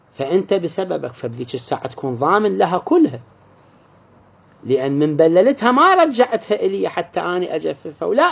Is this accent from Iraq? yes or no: yes; Iraq